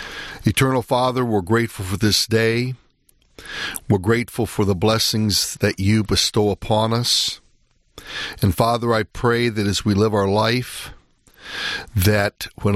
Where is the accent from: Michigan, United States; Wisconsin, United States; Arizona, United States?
Michigan, United States; Flint; born there; Okay, I was born in Flint, Michigan. In 1949, Hurley Hospital.